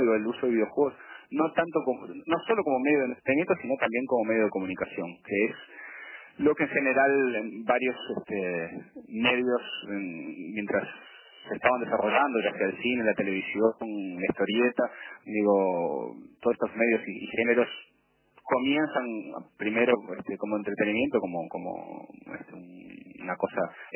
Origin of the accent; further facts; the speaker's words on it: Uruguay; now in Denmark; yo me fui de Uruguay y ahora estoy en Dinamarca.